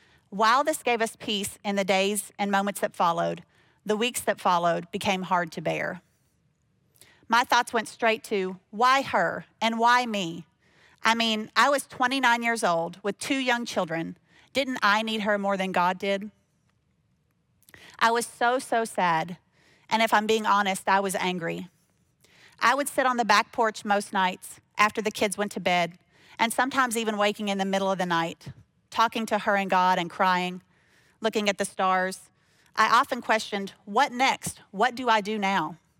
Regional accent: Somerset, Kentucky, United States; Tim and I grew up in Somerset, Kentucky, and at 18, we moved to Bowling Green to attend WKU.

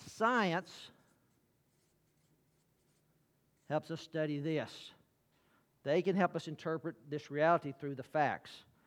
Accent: Alabama, United States; I'm from Alabama.

